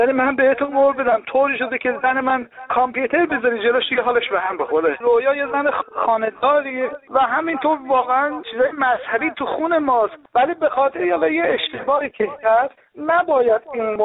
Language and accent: Persian; Iran; ما هم ایرانی هستیم